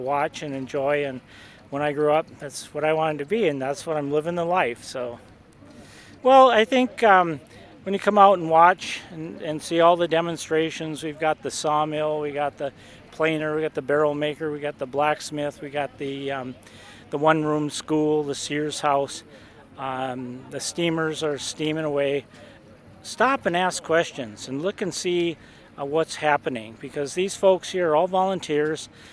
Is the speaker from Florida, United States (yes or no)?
no; Hibbing, Minnesota, United States; I'm from Hibbing. There's folks from Bemidji.